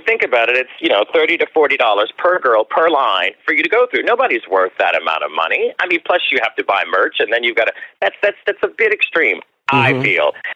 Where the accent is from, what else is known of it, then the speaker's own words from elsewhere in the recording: Louisiana, United States; Oh, God. Well, I mean, Louisiana, it's a lot of food. But what stands out?